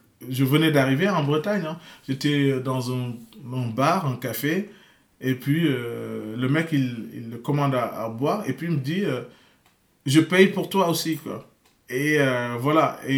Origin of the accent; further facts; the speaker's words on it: Saint-Louis, Senegal; je viens d'Ndar Saint-Louis, je suis né là-bas en 1979.